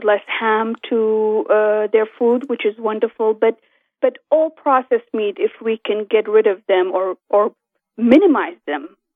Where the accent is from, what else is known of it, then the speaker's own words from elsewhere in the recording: Kurdistan Region, Iraq; I'm originally from Kurdistan of Iraq.